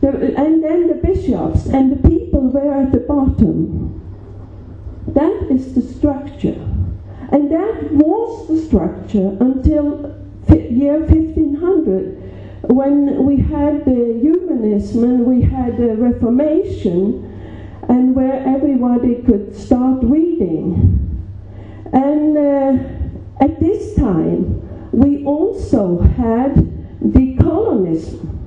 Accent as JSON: {"language": "English", "country": "Norway", "said": "excuse me for being a European. I'm from Norway."}